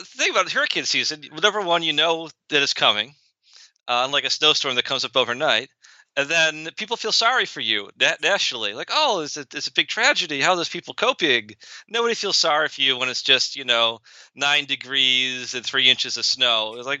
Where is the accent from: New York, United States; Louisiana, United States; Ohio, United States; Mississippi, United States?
New York, United States; Buffalo; moved away as an adult; now in Florida, United States; I grew up in Western New York in the Buffalo area, where I did my undergraduate at Niagara University and my PhD at the University of Buffalo.